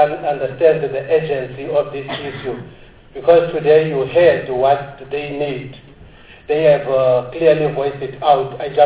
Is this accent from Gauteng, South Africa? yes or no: no; Khayelitsha, Western Cape, South Africa; clan. I am from Khayelitsha, working with the group of Amaxesibe.